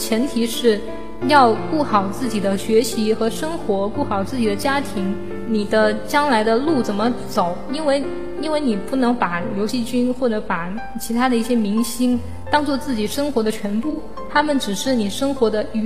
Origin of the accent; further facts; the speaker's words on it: Wuhan, Hubei, China; 因为我老家是在武汉，在武汉的时候活动也不是特别多